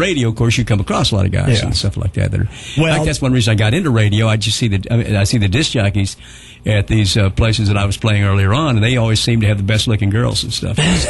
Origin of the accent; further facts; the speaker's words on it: Louisville, Kentucky, United States; also born or lived in Memphis; I had more fun at wacky, and in Louisville, which I still regard even more than Memphis as my hometown.